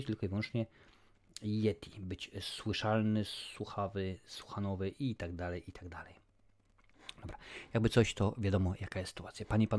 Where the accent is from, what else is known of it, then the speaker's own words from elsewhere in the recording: Lesser Poland, Poland; Ja jestem z Małopolski, u nas i wychodzi na pole